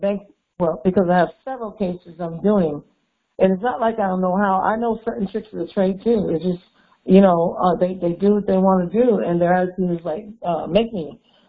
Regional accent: Connecticut, United States; Well, I'm from Connecticut originally, because I know you talk about Connecticut. I've been there all my life since I was like 4 years old.

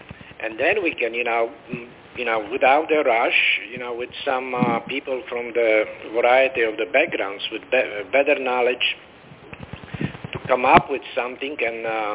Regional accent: Florida, United States; from Florida.

